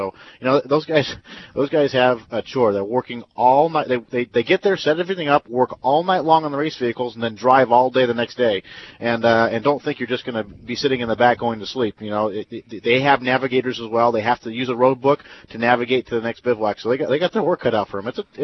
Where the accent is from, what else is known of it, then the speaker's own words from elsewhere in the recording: United States; So being American at that time in 2005, I was getting little to no respect at all.